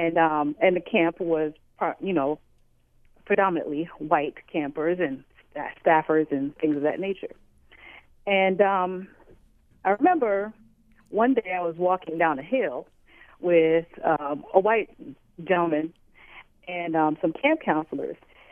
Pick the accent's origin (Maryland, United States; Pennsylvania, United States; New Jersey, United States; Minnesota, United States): New Jersey, United States; Paterson; I grew up in Paterson, New Jersey. I don't know if you're familiar with that town.